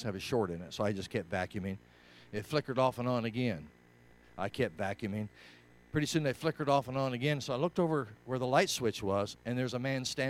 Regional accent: Denver, Colorado, United States; when I talked to the pastor, he realized I'm from Denver.

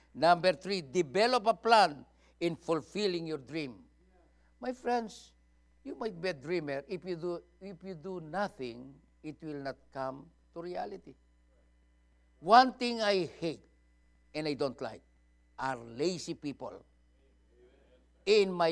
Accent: Philippines; But as a Filipino, I always encourage my people to go forward.

